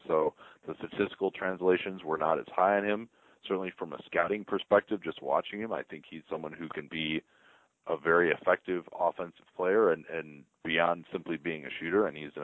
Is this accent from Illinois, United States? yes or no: yes; Chicago, Illinois, United States; myself very annoyed if the closing lineup is Gasol and Noah instead of Gibson and Noah as time goes on as a Chicagoan.